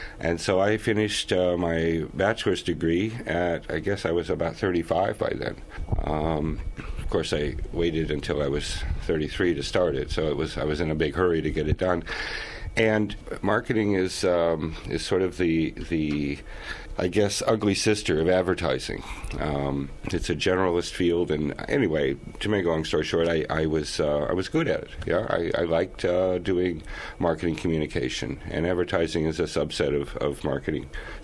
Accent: Pella, Iowa, United States; a guy who I knew when I was growing up in Pella

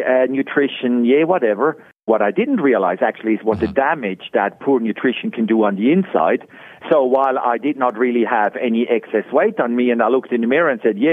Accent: Switzerland; moved away as an adult; now in Australia; I was born and raised in Switzerland and into probably a God-fearing Methodist family.

